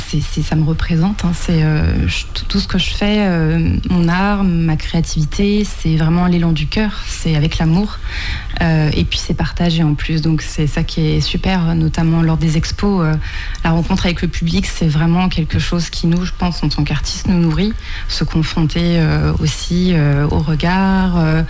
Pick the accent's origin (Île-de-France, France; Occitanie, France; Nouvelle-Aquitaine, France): Île-de-France, France; also born or lived in Corrèze; Je suis née en Corrèze et j'ai vécu dès l'âge de 10 ans en Île-de-France, où j'ai pu très vite faire mes études d'art dès l'âge de 15 ans